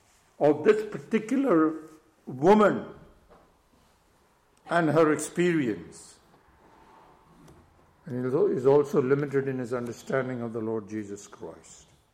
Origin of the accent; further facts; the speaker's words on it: India; I remember growing up in India